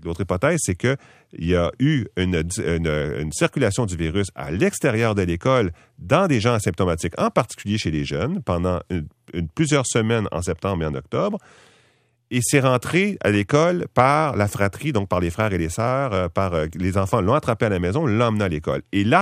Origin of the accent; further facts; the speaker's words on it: Quebec, Canada; Moi, je pense que le Québec a raison, parce que je suis Québécois